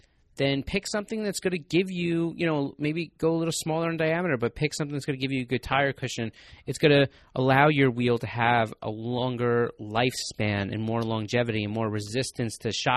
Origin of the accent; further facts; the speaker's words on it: New York, United States; We're from New York.